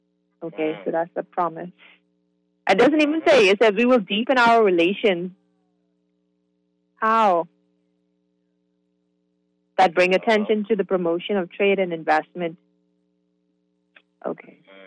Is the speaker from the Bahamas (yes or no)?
yes; Bahamas; And we were like, okay, we're from Jamaica, whatever, because you don't know where the Bahamas is.